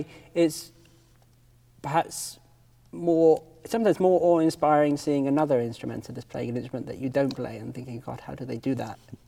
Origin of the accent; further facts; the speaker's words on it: England, United Kingdom; as a British person